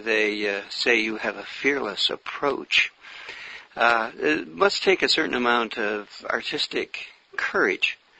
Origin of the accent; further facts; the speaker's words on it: Toronto, Ontario, Canada; I'm from the Toronto area